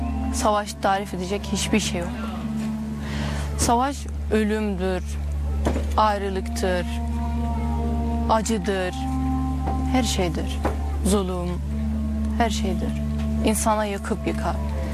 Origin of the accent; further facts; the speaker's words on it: Idlib, Idlib Governorate, Syria; Turkish is a second language; now in Kilis, Turkey; İdlibliyim. Yaşım 23, 5 yıldır kilisteyim.